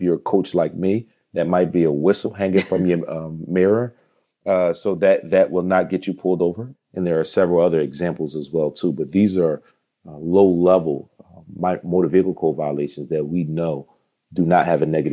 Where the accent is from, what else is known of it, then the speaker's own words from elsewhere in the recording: Philadelphia, Pennsylvania, United States; I've been driving in this city all my life